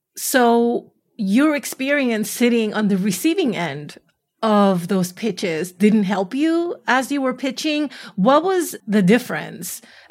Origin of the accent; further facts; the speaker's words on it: Bronx, New York, United States; My version of that, because I'm from the Bronx, is if you're not pissing somebody off, you're not working hard enough.